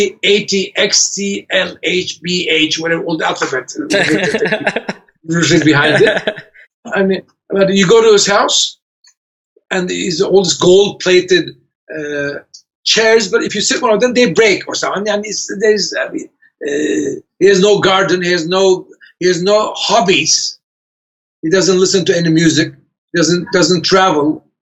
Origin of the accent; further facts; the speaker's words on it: Turkey; English is a second language; also born or lived in New York City; Where do you come from? I said, Turkey. Ah, is that in Africa?